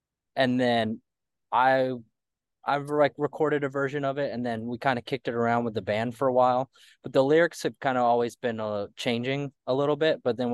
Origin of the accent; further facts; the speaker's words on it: the South, United States; I've always, you know, we're from the South.